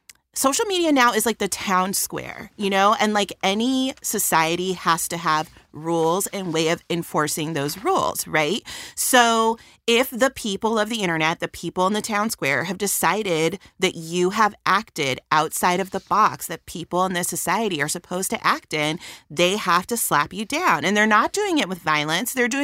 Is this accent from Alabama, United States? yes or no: no; Los Angeles, California, United States; like my parents don't even have a basement. I'm from Los Angeles.